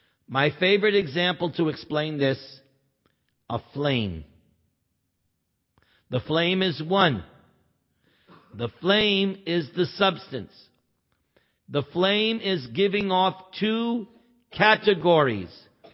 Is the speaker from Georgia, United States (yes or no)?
no; New York, United States; born there; But you were born in India, I was born in New York. That makes us different.